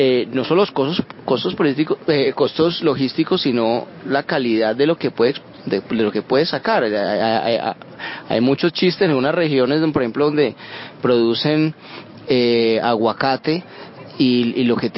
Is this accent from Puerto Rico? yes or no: no; Cali, Valle del Cauca, Colombia; yo soy caleño, mi familia es vallecaucana. Pero mi abuelo era de Croacia